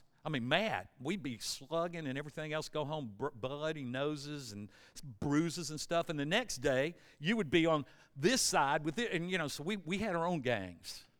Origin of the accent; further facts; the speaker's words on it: Forest Park, Georgia, United States; I grew up in Clayton County. I grew up in Forest Park.